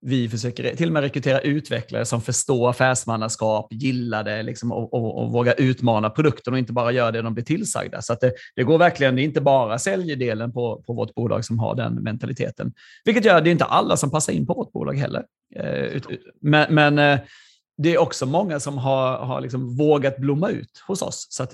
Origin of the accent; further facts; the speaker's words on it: Småland, Sweden; det är inte bara min småländska bakgrund som gör att man liksom älskar att vara liksom kostnadseffektiv